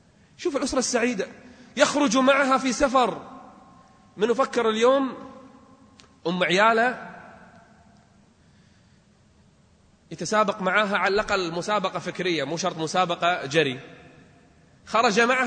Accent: Kuwait; اليوم للأسف والله في بيوت عندنا في الخليج أو في العالم العربي

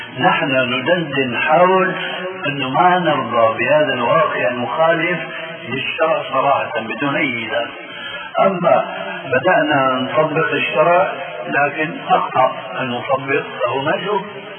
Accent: Damascus, Damascus Governorate, Syria; كما يقولون عندنا في الشام

